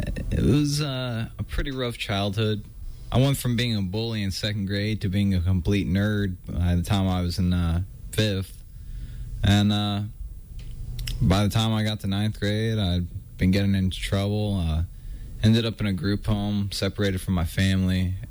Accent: California, United States; born there; I was born here in California.

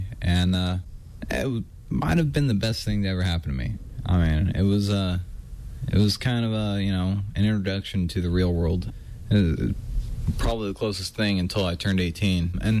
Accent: California, United States; born there; I was born here in California.

